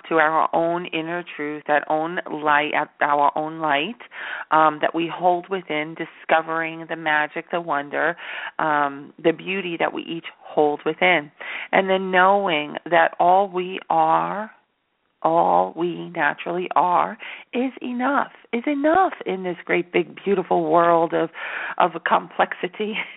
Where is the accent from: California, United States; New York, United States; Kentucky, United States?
New York, United States; New York City; and I am a New Yorker. I lived inside Manhattan for years upon years, never dreamt I would be anything but a New Yorker.